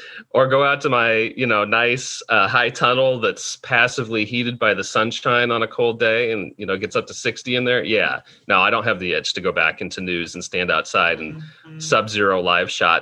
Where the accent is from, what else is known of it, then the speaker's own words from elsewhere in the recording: Arizona, United States; Well, you know, people always used to tell us growing up in Arizona, well, your blood is thinner